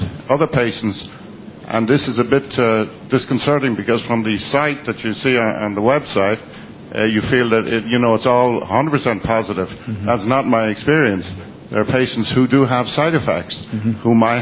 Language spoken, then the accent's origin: English; Ireland; I'm from Ireland, and I'm using LDN for the last couple of years.